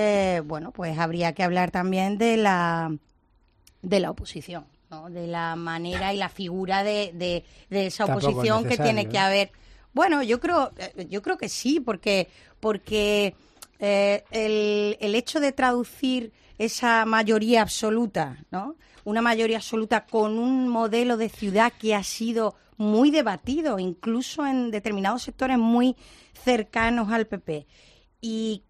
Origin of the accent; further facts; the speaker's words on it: Rincón de la Victoria, Andalusia, Spain; y me ha sorprendido, fijaos, mi pueblo, el Rincón de la Victoria.